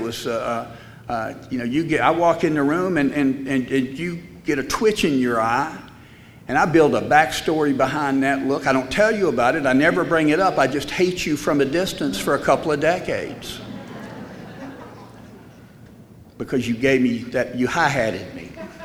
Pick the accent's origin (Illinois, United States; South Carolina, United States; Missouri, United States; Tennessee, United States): Tennessee, United States; Smyrna; I grew up in Smyrna, Tennessee, which is just outside of Nashville. And I'm a middle-class family.